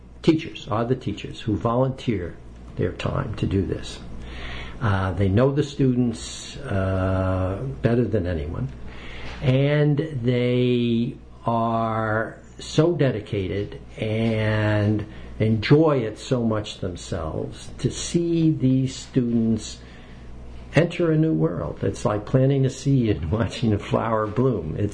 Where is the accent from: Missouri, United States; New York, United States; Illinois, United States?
New York, United States; accent: New York; It's 30 miles north of New York City. I've never lost my New York accent.